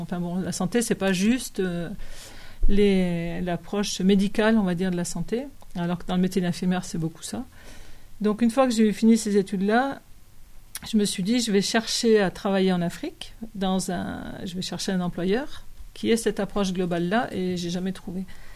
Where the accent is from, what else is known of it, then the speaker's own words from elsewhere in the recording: Grenoble, Auvergne-Rhône-Alpes, France; Moi, je suis grenobloise d'origine.